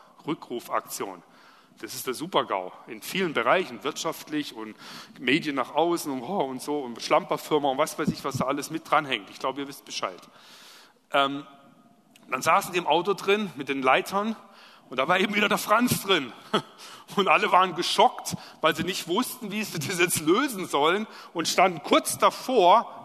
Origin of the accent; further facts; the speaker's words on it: Baden-Württemberg, Germany; Ich komme ja aus dem Schwabeländle, gell?